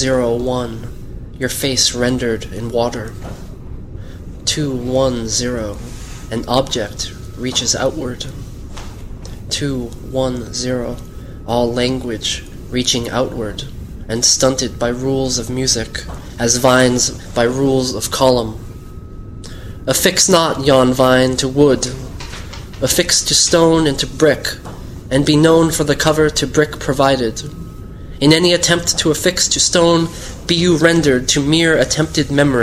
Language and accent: English; New Hampshire, United States; I'm from New Hampshire, so I write a lot about New England. My mind is always there, even at this moment.